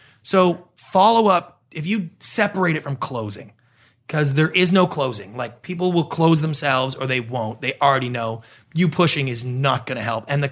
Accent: Canada; moved away as an adult; now in Los Angeles, United States; I'm a Canadian.

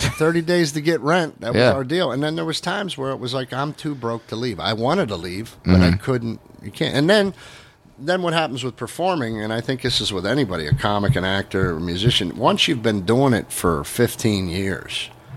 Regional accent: Pittsburgh, Pennsylvania, United States; We're degenerates from Pittsburgh.

